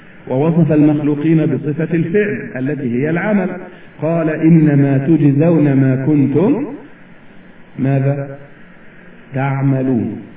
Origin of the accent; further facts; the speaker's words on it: Egypt; هذا مثل دارج عندنا في مصر